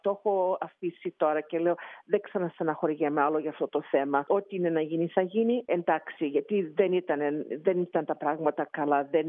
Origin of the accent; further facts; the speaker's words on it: Thessaly, Greece; επειδή είμαι και από τη Θεσσαλία και η μαμά μου έφτιαχνε τις ωραιότερες πίτες.